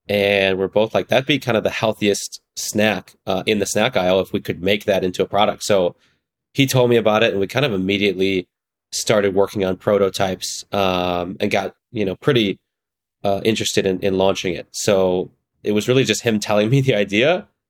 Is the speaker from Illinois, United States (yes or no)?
yes; Illinois, United States; So I grew up in the northern suburbs of Chicago, and I'm still actually about to move out of my parents' house finally.